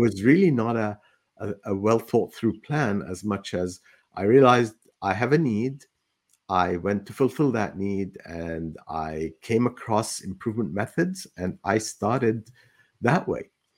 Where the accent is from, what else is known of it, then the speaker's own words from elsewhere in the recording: Palestine; And then the Intifada broke out in Palestine, my home country.